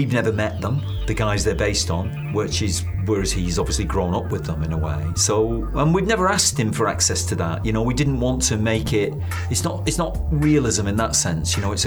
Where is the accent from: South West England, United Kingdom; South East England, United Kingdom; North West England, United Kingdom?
North West England, United Kingdom; Manchester; child, Irish roots, and part of the generation that came over in the 50s into Manchester and Liverpool. I'm from Manchester, so was very conscious of my Irish roots.